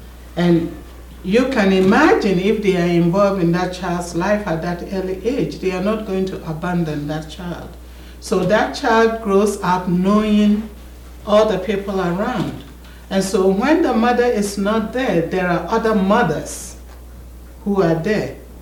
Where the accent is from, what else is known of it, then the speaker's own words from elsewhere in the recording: Ghana; I'm a Ghanaian by nationality, but I always say that I belong to wherever God's people are.